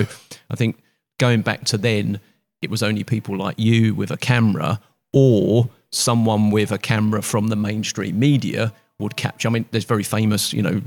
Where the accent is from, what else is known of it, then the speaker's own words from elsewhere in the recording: London, United Kingdom; because I'm from the East End of London, so I can remember